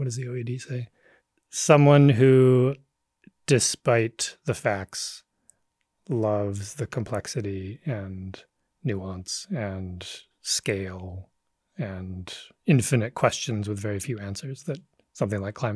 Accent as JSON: {"language": "English", "region": "Wisconsin", "country": "United States", "tie": "born or raised there", "also_born_or_lived": "Michigan", "said": "Wisconsin and Michigan."}